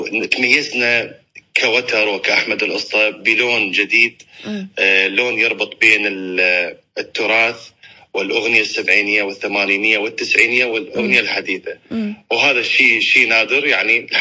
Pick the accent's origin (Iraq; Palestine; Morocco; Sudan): Iraq; Kut, Wasit; also born or lived in Turkey; أقول لا أنا أصلا من الكوت يعني. فأكو ناس يعني يتصورون أنني من بغداد نتيجة لهجتي